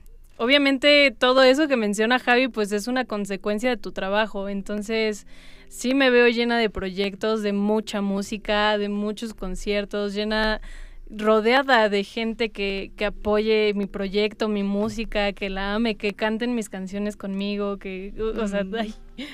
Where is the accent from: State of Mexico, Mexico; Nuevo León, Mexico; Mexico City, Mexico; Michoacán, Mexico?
Mexico City, Mexico; No, yo soy de la ciudad.